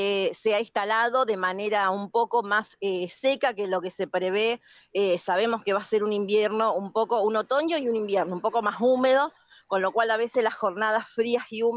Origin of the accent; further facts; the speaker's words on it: Villa Gobernador Gálvez, Santa Fe, Argentina; Yo soy del sur de Rosario, soy de Villa Gobernador Gálvez.